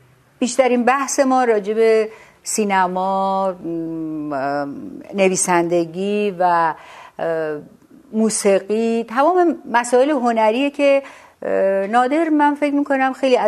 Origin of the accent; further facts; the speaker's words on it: Tehran, Tehran Province, Iran; من کودکیمو حالا اینطوری شروع کنم که تا کلاس سوم ابتدایی تهران بودم، ولی پدرم که کارمند دولت بود